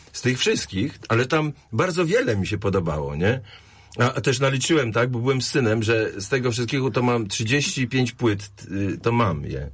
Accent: Puławy, Lublin Voivodeship, Poland; ja się wychowałem w mieście Puławy

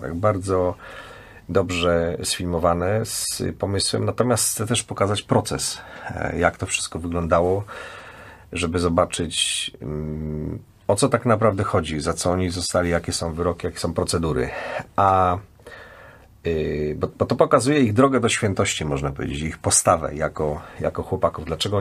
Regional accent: Poznań, Greater Poland Voivodeship, Poland; born there; ja się urodziłem na Osiedlu Przyjaźni w Poznaniu

